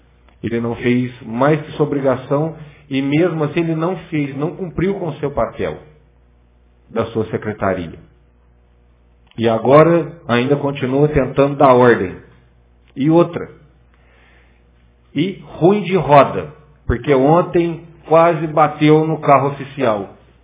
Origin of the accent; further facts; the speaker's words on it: Ijaci, Minas Gerais, Brazil; Fora que somos nascidos, criados em Ijaci.